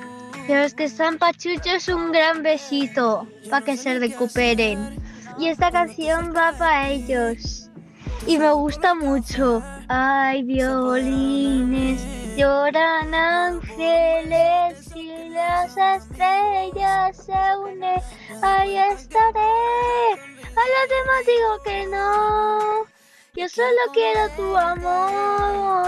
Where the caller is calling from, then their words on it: Vinaròs, Valencian Community, Spain; de Vinaroz. Mandar muchos audios.